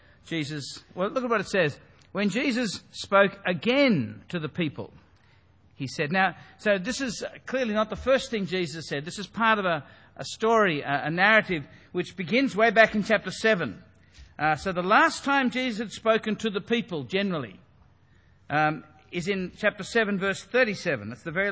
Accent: Rose Bay, New South Wales, Australia; Now, I ran into the Feast of the Tabernacles growing up in Rose Bay.

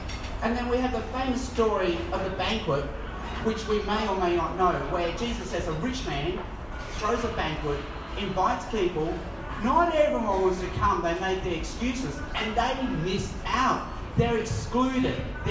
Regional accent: Darwin, Northern Territory, Australia; also born or lived in Hong Kong; my parents moved to Australia in the 1960s. That's my parents. That's me as a baby as I moved from Hong Kong to Darwin.

